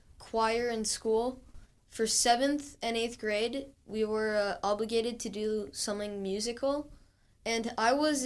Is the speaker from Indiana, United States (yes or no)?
no; Oklahoma, United States; born there; Oklahoma. I was born in Oklahoma.